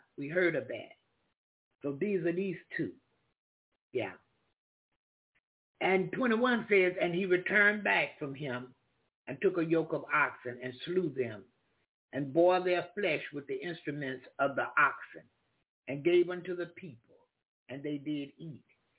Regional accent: Florida, United States; born there; I was born in Florida.

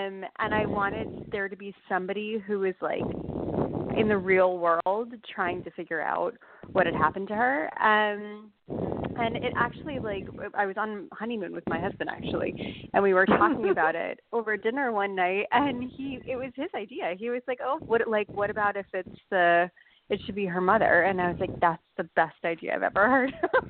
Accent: Massachusetts, United States; because she grew up in Maine, I grew up in Massachusetts, and I wasn't outdoorsy at all.

